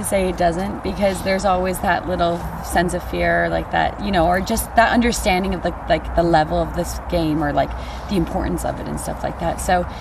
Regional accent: Ireland; And I mean, we're Irish, like, it's always going to be that way.

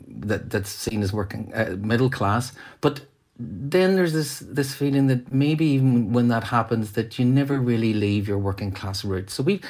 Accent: Ardoyne, Northern Ireland, United Kingdom; as a working class boy from the north. And, you know, and I think that, you know, growing up in Ardoyne

